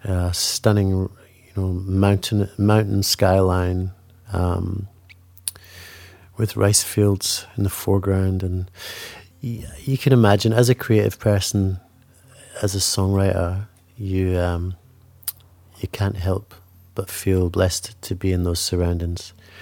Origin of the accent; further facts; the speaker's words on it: Scotland, United Kingdom; now in Sydney, Australia; I'm a Scotsman who lives in Sydney